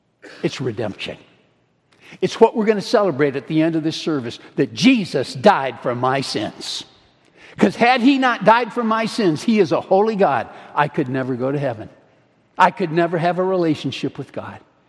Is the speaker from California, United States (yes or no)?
no; Michigan, United States; I'm a pastor from Michigan